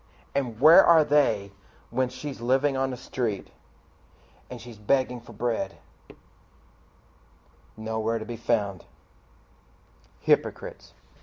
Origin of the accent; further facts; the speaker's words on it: Texas, United States; Suzanne and I grew up here in Texas.